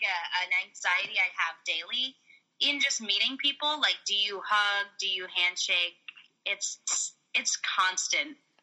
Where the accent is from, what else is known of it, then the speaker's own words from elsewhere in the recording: New York City, New York, United States; It's normal for New Yorkers to have subway issues. And, you know, I'm born and raised in New York.